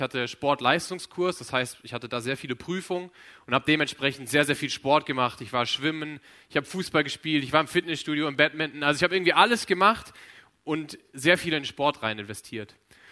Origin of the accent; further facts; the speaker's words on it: Kröffelbach, Hesse, Germany; ich komme aus Mittelhessen, aus dem wunderschönen Kröffelbach.